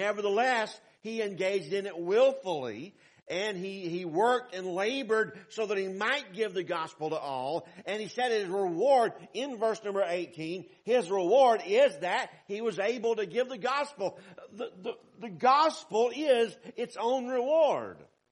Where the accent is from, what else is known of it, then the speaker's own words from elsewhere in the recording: the South, United States; And I come from the South where they multiply by dividing.